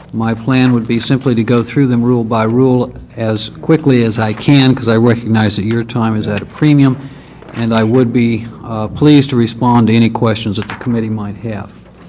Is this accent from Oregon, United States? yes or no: yes; Eugene, Oregon, United States; I'm from Eugene.